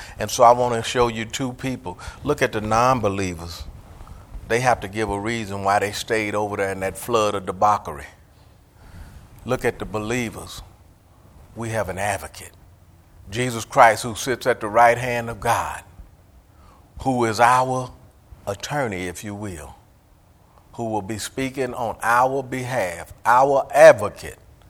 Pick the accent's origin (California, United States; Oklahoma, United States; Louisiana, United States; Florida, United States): Oklahoma, United States; Tulsa; also born or lived in Georgia; I grew up in Tulsa over on the north side, and I left here and moved to Georgia for 30 years